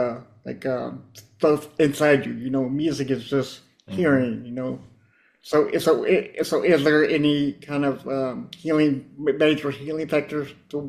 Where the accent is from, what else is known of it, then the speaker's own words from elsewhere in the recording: United States; Well, me as an American citizen, you always see all these companies getting richer and richer and overprice everything here in America.